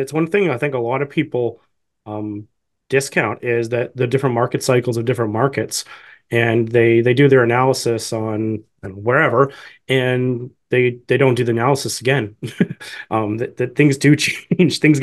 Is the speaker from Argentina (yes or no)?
no; Canada; for myself as a Canadian